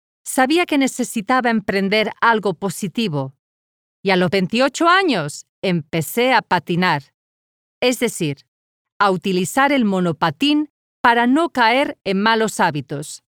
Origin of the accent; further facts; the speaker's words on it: Patagonia, Argentina; Yo crecí en Argentina, en un pequeño pueblo de la Patagonia